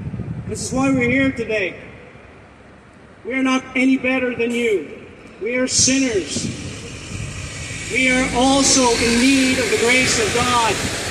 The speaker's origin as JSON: {"language": "English", "town": "Cork", "region": "Munster", "country": "Ireland", "said": "I was raised in a Roman Catholic home. I'm originally from Cork."}